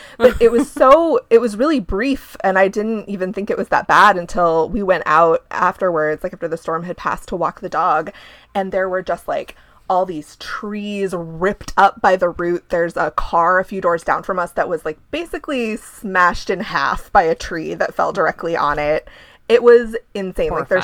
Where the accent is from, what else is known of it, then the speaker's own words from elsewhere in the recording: Ohio, United States; And I'm from Ohio.